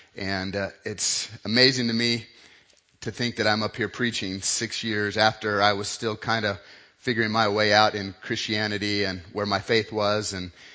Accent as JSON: {"language": "English", "town": "Riverton", "region": "Wyoming", "country": "United States", "tie": "born or raised there", "said": "I grew up in Wyoming, central Wyoming, in a small town about the size of Chadron called Riverton."}